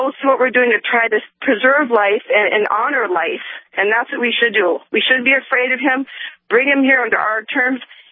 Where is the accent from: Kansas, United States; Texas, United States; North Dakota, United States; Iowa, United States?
North Dakota, United States; I grew up in North Dakota. It's my home state. You know, we've been here through all the harsh winters.